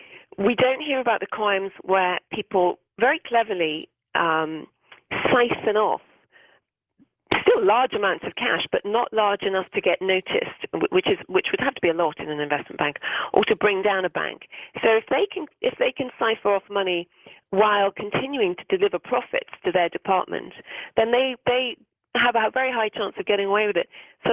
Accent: Wales, United Kingdom; I grew up in South Wales, and I had a dream, which was to be a writer.

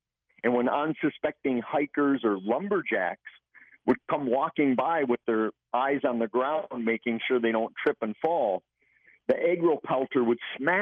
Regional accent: Midwest, United States; Growing up in the Midwest, I had always heard legends of these creatures.

